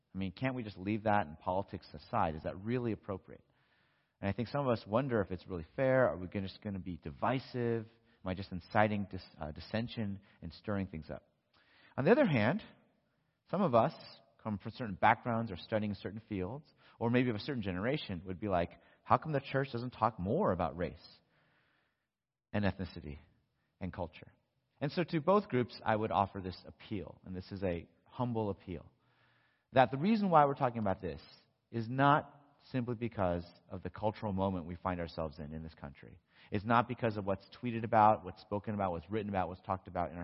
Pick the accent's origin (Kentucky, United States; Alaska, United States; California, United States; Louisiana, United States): California, United States; Los Angeles; growing up in Los Angeles, Southern California, I technically was a minority because I was not and still am not white. I was Asian, I still am Asian.